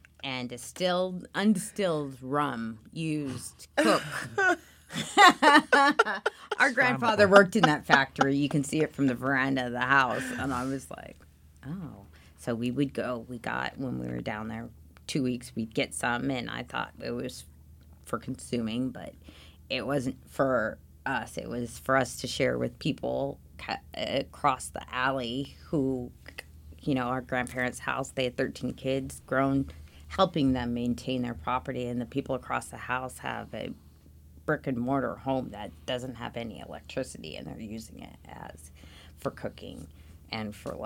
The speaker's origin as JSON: {"language": "English", "region": "England", "country": "United Kingdom", "tie": "born or raised there", "said": "although growing up in England, drinking tea, having high tea and whatnot"}